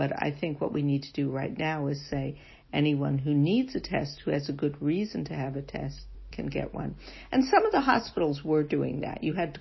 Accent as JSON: {"language": "English", "region": "New York", "country": "United States", "said": "and I'm a New Yorker, in New York"}